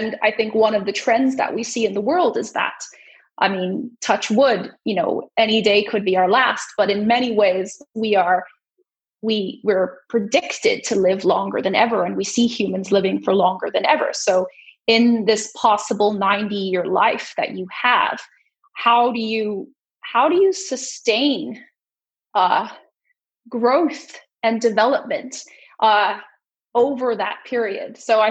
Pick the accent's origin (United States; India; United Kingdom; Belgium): India; now in Denmark; I am half Canadian, half Malaysian. I was born and raised in India and lived and worked actually in quite a few parts of the world before choosing to live in Denmark for values reasons.